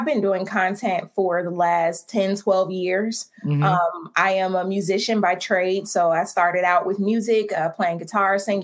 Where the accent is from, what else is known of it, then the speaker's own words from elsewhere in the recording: Chicago, Illinois, United States; Yes, I am from Chicago, born and raised.